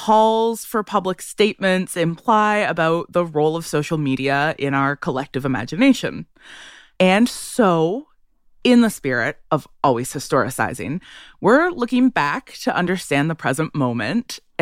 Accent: Ottawa, Ontario, Canada; also high school, because I grew up in Ottawa.

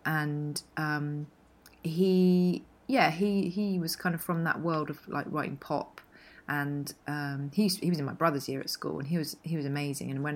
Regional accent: East Grinstead, South East England, United Kingdom; also born or lived in Cambridge; now in London, United Kingdom; I was born in Cambridge and then moved to, so I was in Cambridge and we moved to further down south to East Grinstead.

